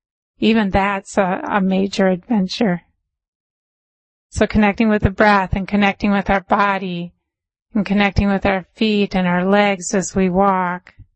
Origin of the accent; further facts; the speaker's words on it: Minnesota, United States; When I was younger, as I said, I grew up in Minnesota. And my dad used to take us camping. And I came from a family of 8 children.